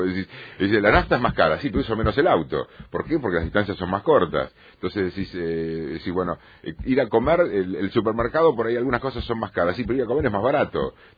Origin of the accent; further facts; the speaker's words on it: Mar del Plata, Buenos Aires Province, Argentina; yo soy de una ciudad que es contratemporada, yo soy de Mar del Plata.